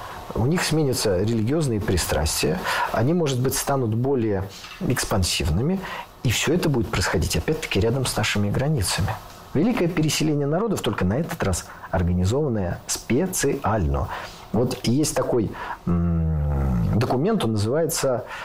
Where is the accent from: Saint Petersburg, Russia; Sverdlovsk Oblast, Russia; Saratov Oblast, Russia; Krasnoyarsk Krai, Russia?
Saint Petersburg, Russia; born there; мне как уроженцу Санкт-Петербурга